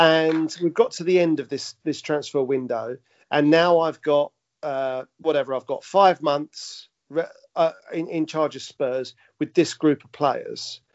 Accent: Leigh-on-Sea, East of England, United Kingdom; from Leon C in Essex.

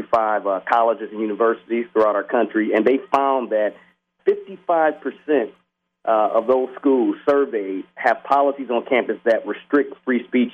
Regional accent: Detroit, Michigan, United States; I grew up in Detroit.

